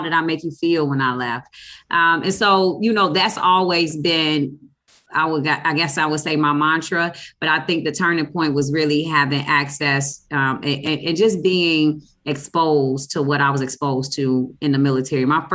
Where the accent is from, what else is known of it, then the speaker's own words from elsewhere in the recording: Chicago, Illinois, United States; So I am from Chicago, Illinois, the south side of Chicago. I'm very proud of being where I'm from